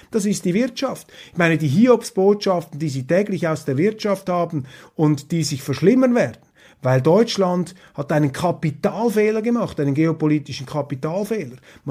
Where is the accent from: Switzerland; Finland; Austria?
Switzerland; Aber als Schweizer sage ich Ihnen, läuft es mir natürlich auch kalt den Rücken hinunter